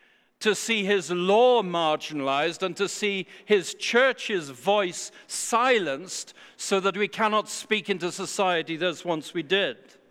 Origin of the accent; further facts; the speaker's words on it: United Kingdom; now in United States; my home country of the UK